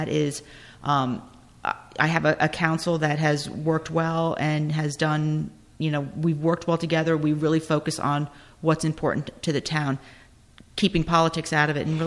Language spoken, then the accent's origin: English; Clinton, United States; I grew up in Clinton. So for me, Clinton is home. My kids are experiencing the life I had as a young person.